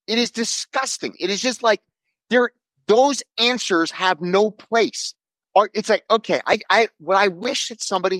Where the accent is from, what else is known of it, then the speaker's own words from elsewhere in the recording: United States; I am embarrassed to say I'm American